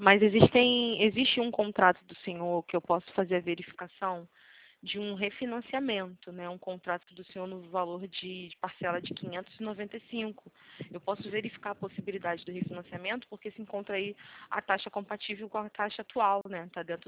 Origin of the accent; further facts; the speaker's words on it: Rio de Janeiro, Brazil; eu sou daqui do Rio de Janeiro, né, da capital